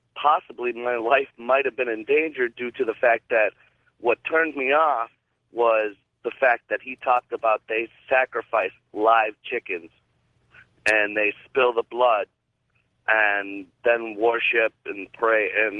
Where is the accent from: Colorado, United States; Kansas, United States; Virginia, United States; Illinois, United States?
Illinois, United States; Chicago; I'm from Chicago.